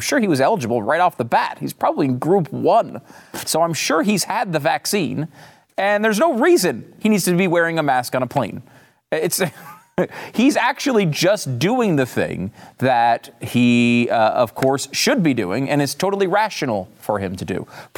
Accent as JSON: {"language": "English", "region": "Northeast", "country": "United States", "lives_now": "Texas, United States", "said": "No, I'm from the Northeast, so I'm used to much worse than this."}